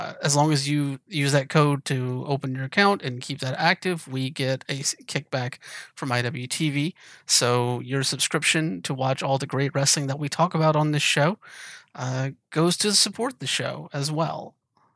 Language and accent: English; Georgia, United States; as someone who was born and raised in Georgia in the South and like understands like sort of the attitudes of the queer community in the Atlanta area